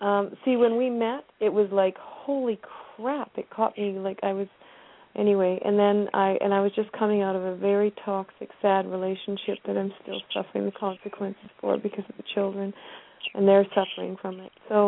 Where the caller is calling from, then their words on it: British Columbia, Canada; I'm from Canada. Yeah. I'm up in British